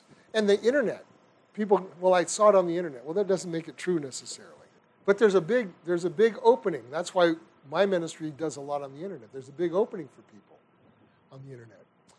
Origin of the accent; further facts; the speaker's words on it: United States; As an American, I don't like seeing people just flooding the country and taking over things. I don't like that as an American.